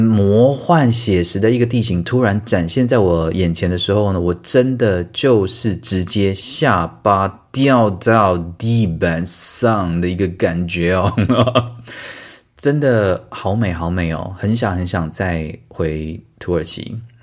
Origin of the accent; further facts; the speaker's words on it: Taiwan; 还是要顾及我们台湾人的面子这样。